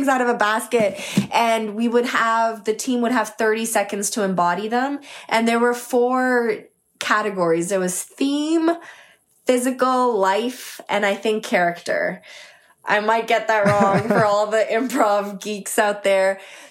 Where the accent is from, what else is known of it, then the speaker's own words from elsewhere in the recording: Scarborough, Ontario, Canada; I grew up in Scarborough, Ontario initially. Definitely a more working class place.